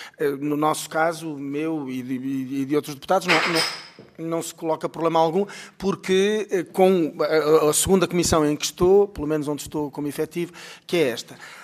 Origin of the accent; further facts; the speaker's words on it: Porto, Norte, Portugal; Eu sou portuense e, portanto, tenho dificuldades.